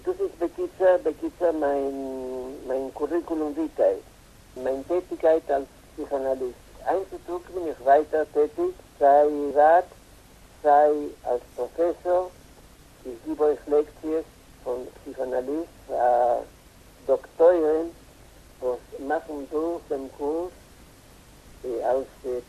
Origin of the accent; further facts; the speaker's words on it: Buenos Aires, Argentina; born there; German is a second language; Ich bin geboren in Buenos Aires und bin alt, 77 Jahre.